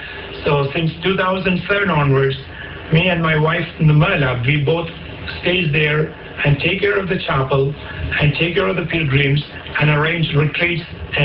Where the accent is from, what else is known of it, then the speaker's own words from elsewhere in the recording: India; since I come from India